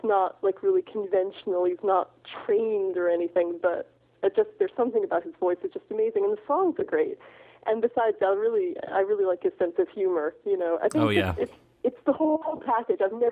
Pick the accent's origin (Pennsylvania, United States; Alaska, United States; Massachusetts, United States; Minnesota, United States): Massachusetts, United States; Boston; moved away as an adult; now in Edinburgh, United Kingdom; I grew up in Boston. I'm an avid Red Sox fan, so I don't know quite why I left, but I was stolen away by a Scotsman.